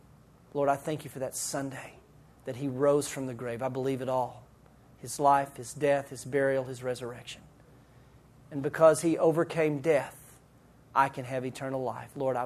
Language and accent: English; Lubbock, Texas, United States; But because it sounds like Lubbock and we're from Lubbock, that's what they call it.